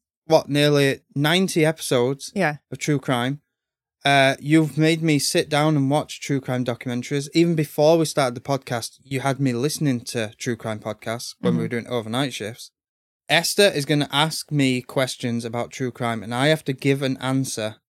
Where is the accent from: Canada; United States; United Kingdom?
United Kingdom; Sheffield, Yorkshire and the Humber; I'm originally from Sheffield.